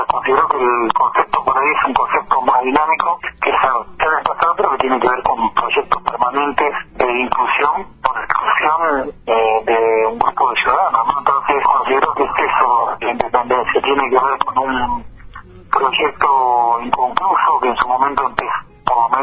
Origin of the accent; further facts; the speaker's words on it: Argentina; Como argentinos no supimos hacer un entramado de manera tal que no se nos llevaran el dinero